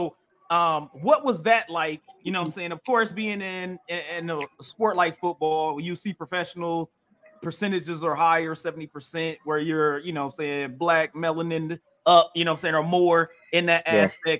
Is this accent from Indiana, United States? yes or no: yes; Indiana, United States; And I grew up in Indiana, which Indiana's a basketball state.